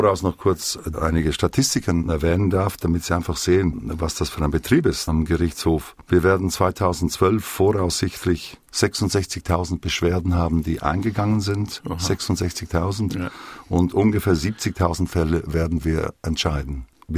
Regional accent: South Africa; also born or lived in Mozambique; ich bin in Südafrika und Portugiesisch-Ostafrika aufgewachsen und habe dort in Südafrika als 12-jähriger Bub die Apartheid erlebt. Und in Mosambik, wo meine Eltern wohnten, gab es die nicht. Aber in Südafrika, wo ich in die Schule ging.

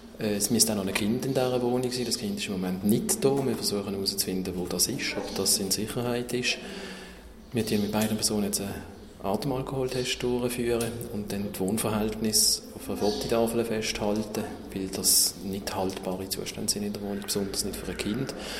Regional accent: Basel, Basel-Stadt, Switzerland; Ich bin in Basel aufgewachsen, ich habe fast immer in Basel gelebt.

